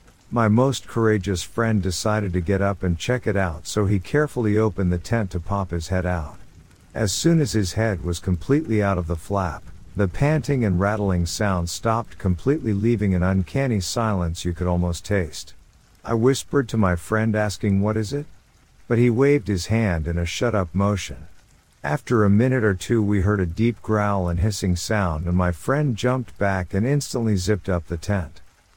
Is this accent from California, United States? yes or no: yes; California, United States; I grew up in Northern California and my family would often go camping in the Tahoe area